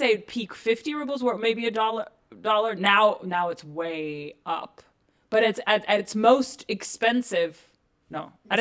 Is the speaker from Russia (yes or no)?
yes; Russia; I am from Russia. I was born and raised in Russia.